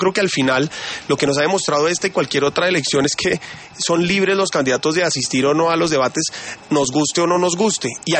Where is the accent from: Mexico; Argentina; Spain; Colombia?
Colombia